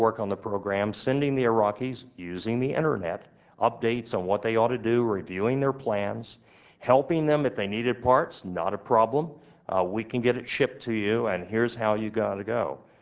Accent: Texas, United States; which I guess as a Texan I take responsibility for

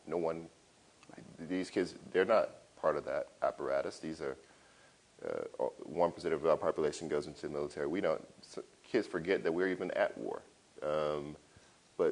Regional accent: Louisiana, United States; I try not to write so much about it because, you know, it's so obvious I'm from Louisiana.

